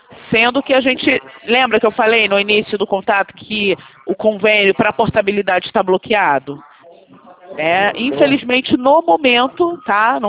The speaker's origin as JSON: {"language": "Portuguese", "region": "Rio de Janeiro", "country": "Brazil", "said": "eu sou do centro do Rio de Janeiro, tá bom?"}